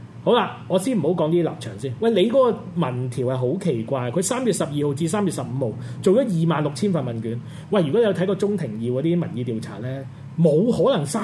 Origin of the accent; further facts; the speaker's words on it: Hong Kong; 即係我哋香港人啲記憶力真係好短嘅